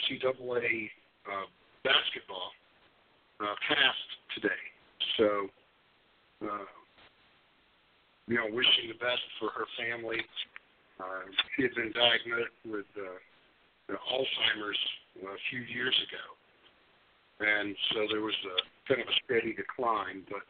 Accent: Tennessee, United States; Those of you that know me very well know that I'm from Tennessee and an alumnus of the University of Tennessee.

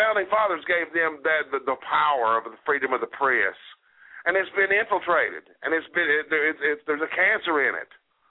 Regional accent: Canada; I'm in Canada. I am a Canadian.

